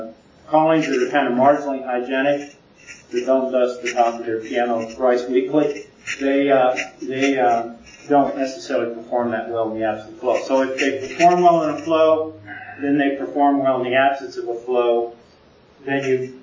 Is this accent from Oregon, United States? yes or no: no; California, United States; And I'm from California, so I hate saying that, but it's true.